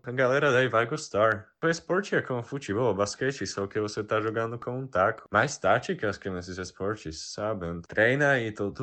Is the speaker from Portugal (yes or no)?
no; Bratislava, Bratislava Region, Slovakia; Portuguese is a second language; now in Brazil; sou da Bratislava, da Eslováquia